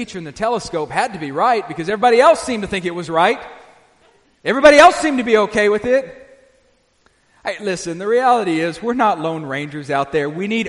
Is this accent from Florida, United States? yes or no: no; Arkansas, United States; come from in Arkansas, church planting is another word for a church split. Which is what we did. In my hometown, there, well, one of them has died.